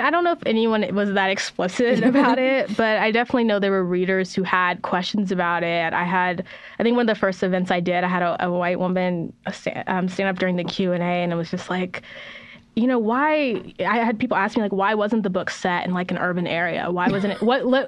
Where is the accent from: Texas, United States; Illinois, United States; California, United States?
California, United States; San Diego; And like growing up in San Diego, I know exactly what type of party that was